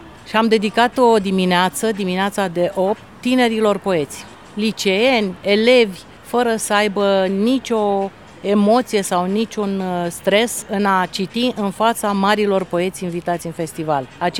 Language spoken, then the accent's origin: Romanian; Constanța, Constanța County, Romania; Toți au rămas cu gura căscată, că ne spuneam sunt de la Constanța, România, nu suna niciun fel.